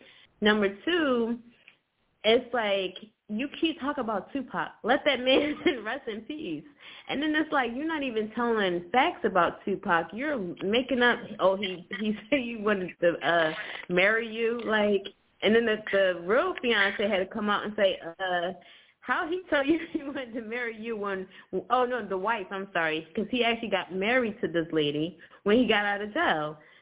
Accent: Philadelphia, Pennsylvania, United States; You know, we're from the same place, not the same section, but we're both from Philly.

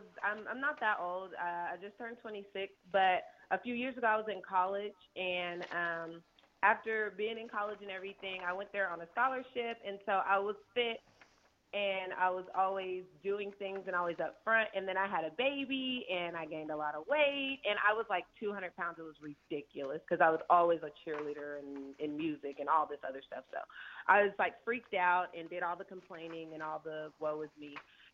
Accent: Kansas, United States; We're originally from Kansas

